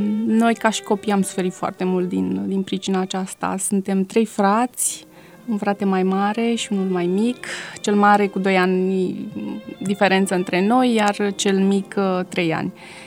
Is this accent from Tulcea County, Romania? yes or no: yes; Tulcea, Tulcea County, Romania; prima parte a copilăriei am petrecut-o în orașul natal al mamei mele, la Tulcea, un oraș foarte liniștit cu niște oameni deosebiți, oraș foarte curat.